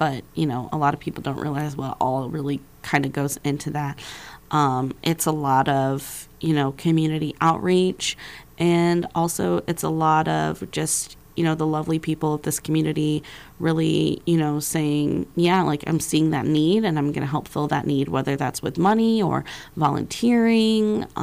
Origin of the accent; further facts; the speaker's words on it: Fairbanks, Alaska, United States; And when I grew up in Fairbanks, I've lived here for 20 years.